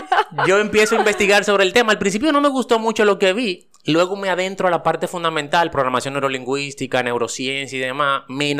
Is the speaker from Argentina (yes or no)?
no; Cibao, Dominican Republic; yo soy un dominicano que viene de una familia del Cibao, de casos recursos